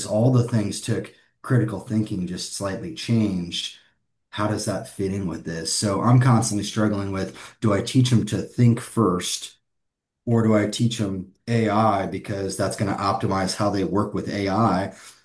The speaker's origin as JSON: {"language": "English", "town": "West Lafayette", "region": "Indiana", "country": "United States", "said": "I'm from West Lafayette, went to West Point, studied econ"}